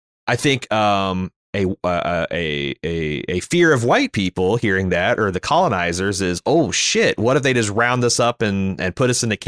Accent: Canada; as a Canadian

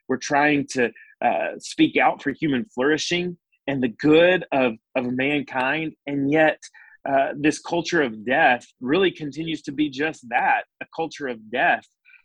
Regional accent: Alabama, United States; I had the opportunity to testify here in my home state of Alabama on our abortion ban

